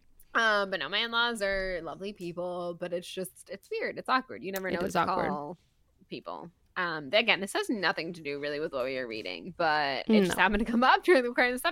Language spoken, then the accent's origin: English; the South, United States; Again, growing up in the South, SEC football is literally some people are closer to that than they are to God.